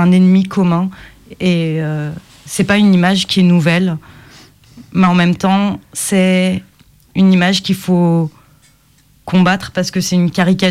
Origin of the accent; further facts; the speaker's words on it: France; also born or lived in Tunisia; Donc je suis née en Tunisie, je suis arrivée en France, j'avais un an.